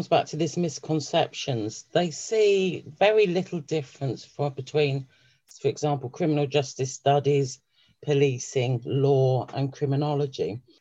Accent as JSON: {"language": "English", "town": "Tottenham", "region": "London", "country": "United Kingdom", "tie": "born or raised there", "said": "I think it came from when I was a kid. I grew up in Tottenham."}